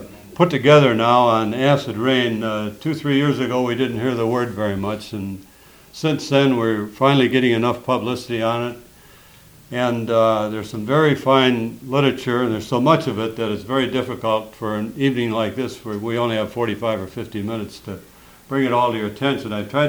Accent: St. Paul, Minnesota, United States; I'm from St. Paul, Minnesota.

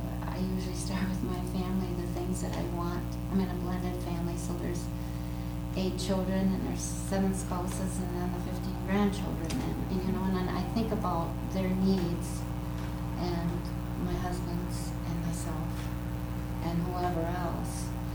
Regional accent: Minnesota, United States; We are from Minnesota. I live on a farm, and we have a field road that I do 2 miles on

